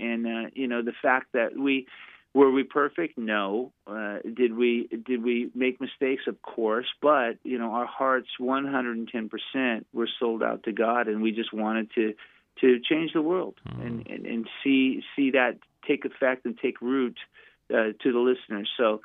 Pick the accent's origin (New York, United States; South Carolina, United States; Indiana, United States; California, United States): California, United States; Hollywood; I mean, we grew up in Hollywood on the streets of L.A., playing all the clubs.